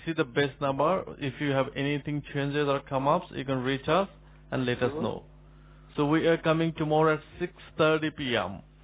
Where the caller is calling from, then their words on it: North York, Ontario, Canada; So we are in North York.